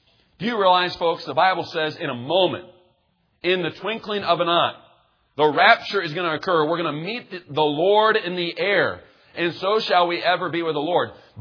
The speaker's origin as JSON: {"language": "English", "town": "Kansas City", "region": "Missouri", "country": "United States", "said": "Now, just to give you a little background of where we're from, we're actually from Kansas City, Missouri."}